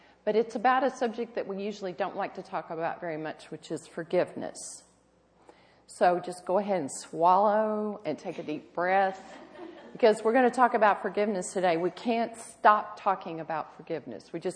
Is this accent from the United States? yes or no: yes; Texas, United States; I grew up in Texas. Born and raised. And spent enough time in other parts of the United States as I was growing up to have, I think, an objective view of being a Texan.